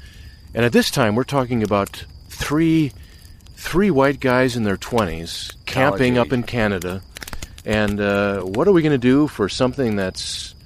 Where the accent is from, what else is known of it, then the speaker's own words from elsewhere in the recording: Minnesota, United States; Now, I'm born and bred in Minnesota